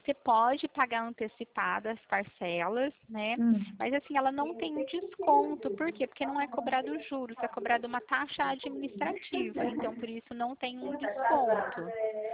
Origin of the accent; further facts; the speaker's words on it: Pirassununga, São Paulo, Brazil; Não, eu sou da cidade de Pirassununga